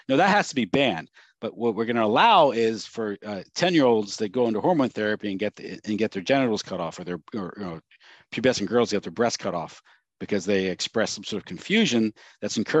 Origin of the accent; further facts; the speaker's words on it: United States; I'm an American